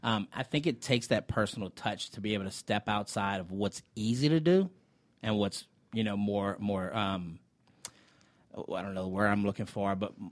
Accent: Louisiana, United States; And going back to the fact that I'm born and raised in South Louisiana, a lot of people, you know, Cajun Creole, it's in my blood.

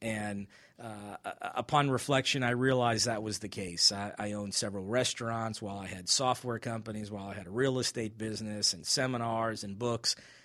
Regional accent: Long Island, New York, United States; I grew up in New York, in Long Island, New York.

